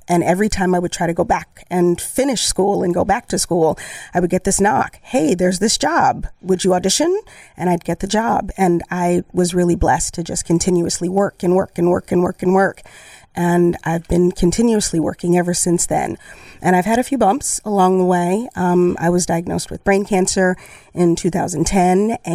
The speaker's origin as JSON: {"language": "English", "town": "Chicago", "region": "Illinois", "country": "United States", "tie": "born or raised there", "said": "I'm from Chicago, actually not too far from here. I grew up right down the street on Pearson, right around the corner from Water Tower."}